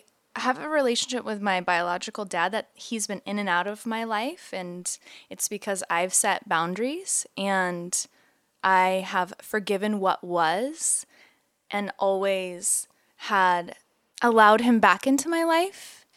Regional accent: United States; Sometimes while traveling, I'm like, ooh, I don't want to admit I'm American sometimes.

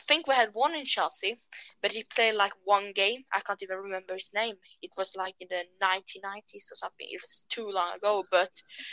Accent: Sweden; English is a second language; so that works mostly. I'm 13 years old, and I'm from Sweden.

